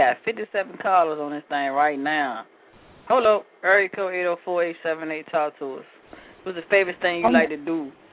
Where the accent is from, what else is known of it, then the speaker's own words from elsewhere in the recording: Virginia, United States; Next, we're going to go to my hometown. Uh-oh. Area code 804-397.